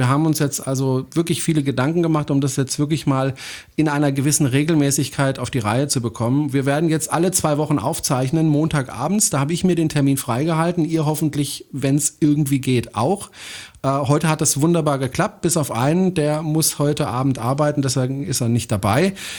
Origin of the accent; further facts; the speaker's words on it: France; German is a second language; Das ist ein deutscher Satz. Ich bin Franzose, ich darf das.